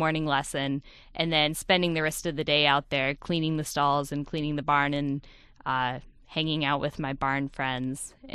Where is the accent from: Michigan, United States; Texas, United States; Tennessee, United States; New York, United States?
Michigan, United States; St. Joseph; also born or lived in Chicago; Well, I was born in Chicago, Illinois, but shortly after, when I was about 2 1/2, moved to St. Joseph, Michigan